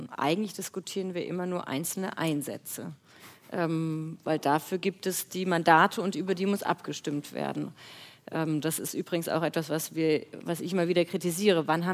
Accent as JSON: {"language": "German", "country": "Germany", "also_born_or_lived": "France", "said": "ich bin keine Französin, aber hat dort lange gelebt und ich kenne sehr gut die Sätze von den Franzosen zu uns Deutschen"}